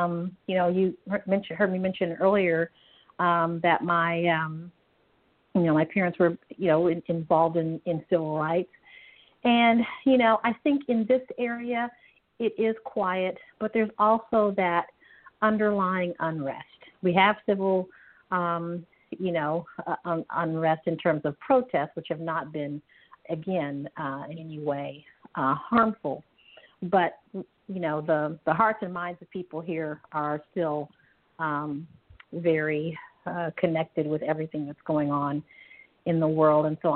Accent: Michigan, United States; I'm originally from Michigan

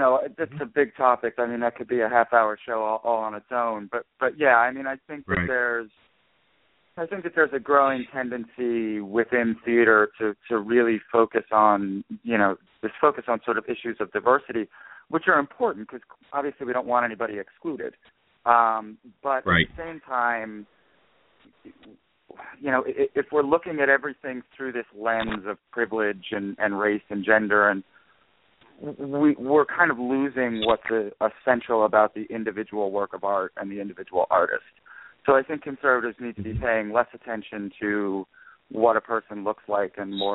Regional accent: New York, United States; even though I'm from New York here, I don't want to tread

